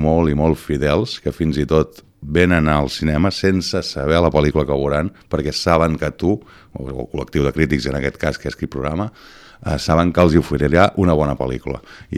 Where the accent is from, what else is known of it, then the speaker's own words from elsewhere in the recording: Tordera, Catalonia, Spain; jo sóc de Tordera